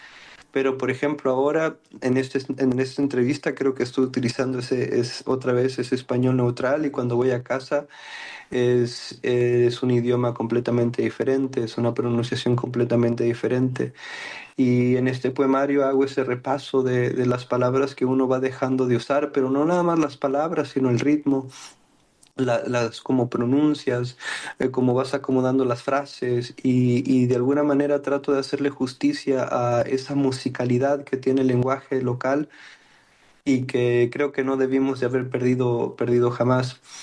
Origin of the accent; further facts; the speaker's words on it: Cabo San Lucas, Baja California Sur, Mexico; como yo soy de Cabo San Lucas, hubo una conexión completamente ahí directa